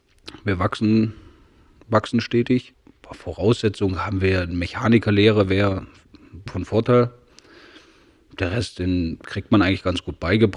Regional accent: Saxony, Germany; ich bin in Sachsen geboren, meine Lehre gemacht. Ja, habe früher Landmaschinen repariert. Ja, hat mich nicht ganz so mehr erfüllt und deswegen hat es mich dann nach Hamburg verschlagen.

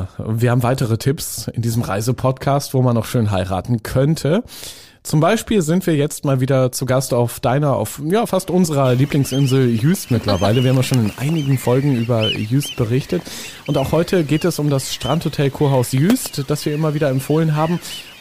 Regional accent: Northern Germany, Germany; Ich komme ja auch aus dem Norden, wie man vielleicht hört.

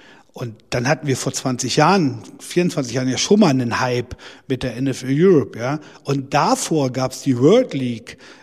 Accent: Wernigerode, Saxony-Anhalt, Germany; ich komme aus Wernigerode, das ist meine Heimatstadt.

